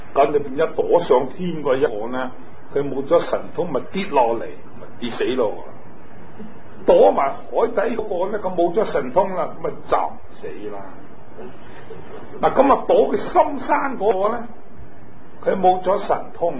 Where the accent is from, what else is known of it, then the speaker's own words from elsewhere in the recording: China; 我哋係中国人